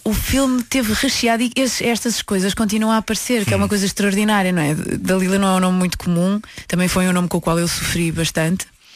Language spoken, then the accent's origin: Portuguese; Porto, Norte, Portugal; adolescência assim um bocadinho conturbada, um bocadinho desajustada, desintegrada e tal. Sim. No Porto, sou do Porto.